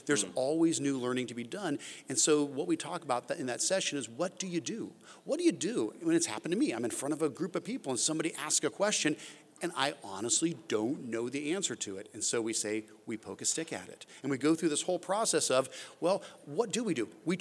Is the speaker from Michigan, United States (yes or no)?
no; North Canton, Ohio, United States; I'm from North Canton, Ohio. It was the home of Hoover appliances.